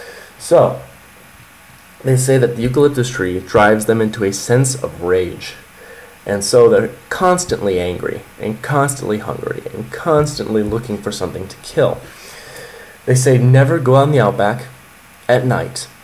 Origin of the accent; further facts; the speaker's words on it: United States; Well, you know what? I'm an American tourist